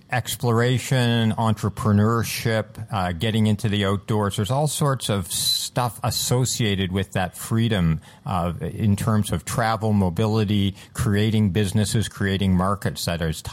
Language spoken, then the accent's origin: English; Canada